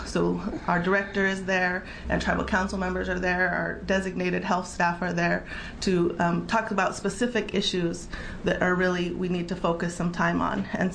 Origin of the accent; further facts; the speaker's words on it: Oregon, United States; I'm from Eastern Oregon. My family's from the Burns Paiute tribe.